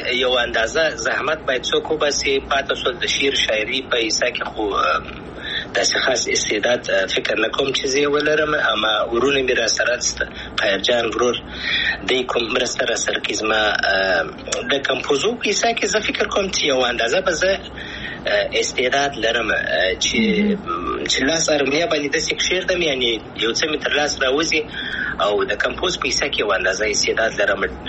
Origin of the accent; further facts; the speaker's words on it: Afghanistan; moved away; اساس مخکنی سوال افغانستان خو زما دی، زه افغان یم